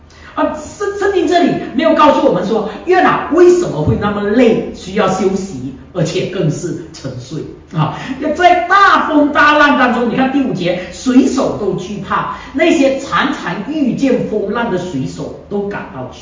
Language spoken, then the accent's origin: Chinese; Malaysia; 我过去是在马来西亚出生和长大。那马来西亚是一个多元民族和文化的国家